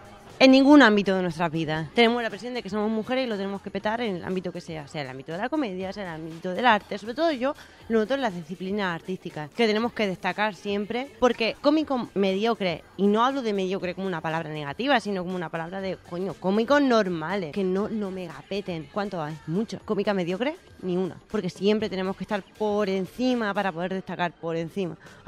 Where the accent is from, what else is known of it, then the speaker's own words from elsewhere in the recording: Region of Murcia, Spain; yo utilizo mucho la baza de que soy murciana para mi monólogo